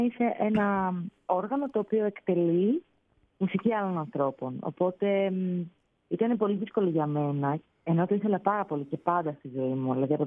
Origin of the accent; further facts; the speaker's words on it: Athens, Attica, Greece; born there; Ναι, γεννήθηκα στην Αθήνα.